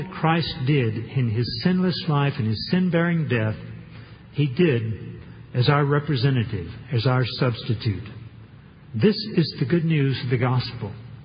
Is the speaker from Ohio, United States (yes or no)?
no; Texas, United States; When I was a small boy growing up in East Texas during the Depression years, and yes, I'm old enough to have been a small boy during the 1930s